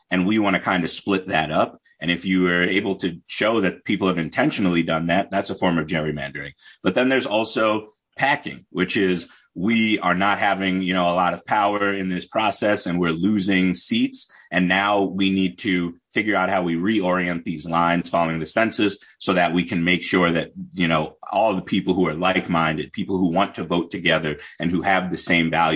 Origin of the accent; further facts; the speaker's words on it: New York, United States; I am born and raised in the Hudson Valley. I grew up in Orange County.